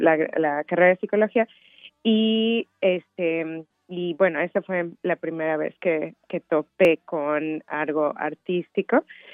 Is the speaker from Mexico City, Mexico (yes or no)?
yes; Mexico City, Mexico; moved away as an adult; also born or lived in Mozambique; now in Memphis, United States; yo soy de la Ciudad de México, nací en la Ciudad de México y viví toda mi vida en la Ciudad de México y después tuve la oportunidad de ir a vivir en Mozambique. Y después ahí me fui a Memphis, Tennessee